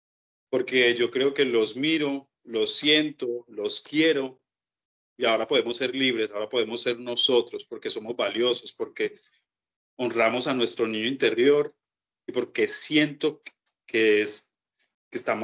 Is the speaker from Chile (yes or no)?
no; Medellín, Antioquia, Colombia; Como sabemos, somos los dos de Medellín, mucha violencia, que esto ya lo contaremos más adelante, lo vivimos.